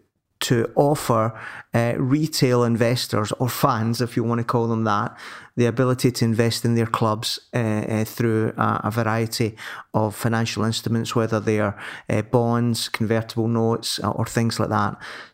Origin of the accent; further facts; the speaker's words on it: United Kingdom; now in Italy; I'm based in Lombardy as a Brit